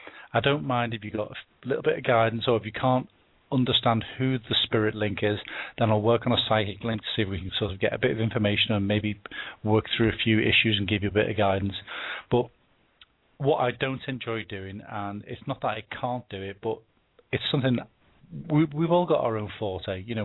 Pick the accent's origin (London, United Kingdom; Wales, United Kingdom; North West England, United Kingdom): North West England, United Kingdom; Liverpool; now in United States; I'm from Liverpool originally.